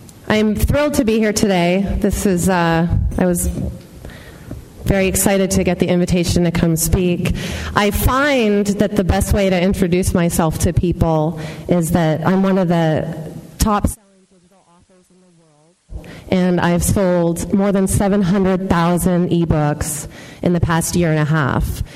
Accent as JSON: {"language": "English", "region": "California", "country": "United States", "tie": "born or raised there", "said": "I grew up in Silicon Valley, so it was there, and I've always been an entrepreneur before this."}